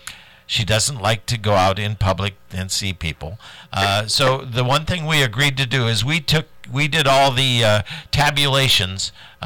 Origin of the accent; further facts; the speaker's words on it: South Bend, Indiana, United States; but I'm from South Bend. I went to South Bend Central High School and South Bend Central Junior High and South Bend John Adams High School.